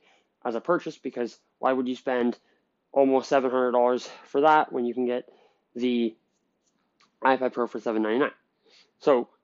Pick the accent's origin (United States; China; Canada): Canada; because I'm from Canada